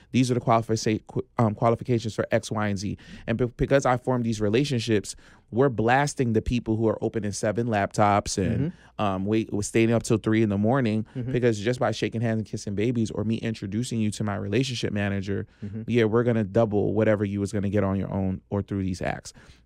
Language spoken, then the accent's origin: English; Philadelphia, Pennsylvania, United States; I'm from Philly.